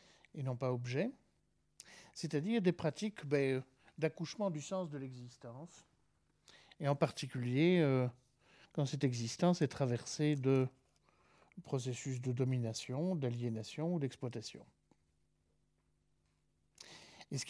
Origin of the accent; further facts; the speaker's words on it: Belgium; je viens de Belgique, hein, nul n'est parfait, je suis philosophe nomade.